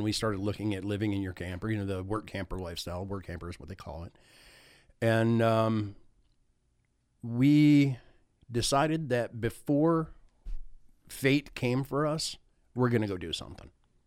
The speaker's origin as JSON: {"language": "English", "town": "Flint", "region": "Michigan", "country": "United States", "tie": "born or raised there", "said": "She grew up in New Orleans. I grew up in Flint, Michigan. We're not city folk."}